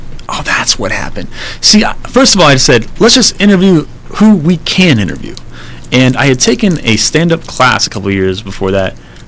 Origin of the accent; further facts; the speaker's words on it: California, United States; Because growing up in the Bay Area, Robin Williams, also partially from the Bay Area, he's like a Bay Area guy.